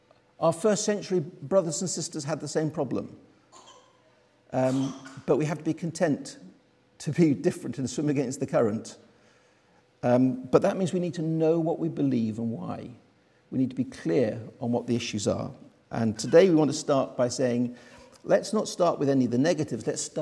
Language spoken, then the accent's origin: English; Netherlands; as a child growing up in Holland, living in a seamen's club